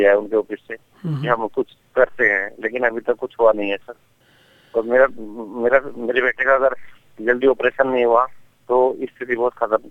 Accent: Lucknow, Uttar Pradesh, India; मैं प्रॉपरली लखनऊ से हूँ

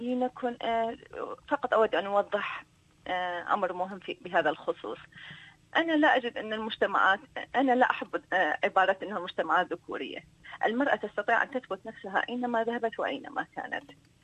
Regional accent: Iraq; أنا سأتكلم عن بلدي العراق.

